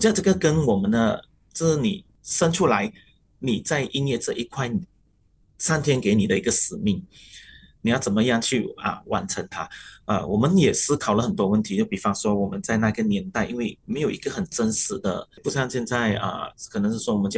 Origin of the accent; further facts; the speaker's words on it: Malaysia; 因为我的老师是Matthew Ngau 啊，就是我们马来西亚的这个国宝沙贝大师啊